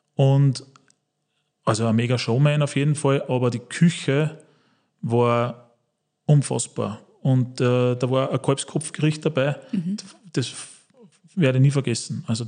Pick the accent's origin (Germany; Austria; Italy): Austria; Wels, Upper Austria; Ich habe eine ganz normale Lehre gemacht bei uns in Oberösterreich, in Wels